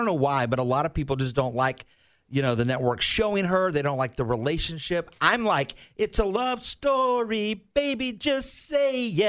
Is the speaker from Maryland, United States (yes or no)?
no; Sandersville, Georgia, United States; now in Jacksonville, United States; Yeah, until I moved to Jacksonville, I lived in a little town in Georgia called Sandersville. And my dad had, we lived on a dairy farm and my dad was a hunter.